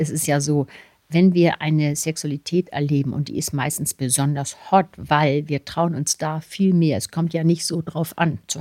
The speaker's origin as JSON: {"language": "German", "region": "Hamburg", "country": "Germany", "said": "ich komme hier aus Hamburg"}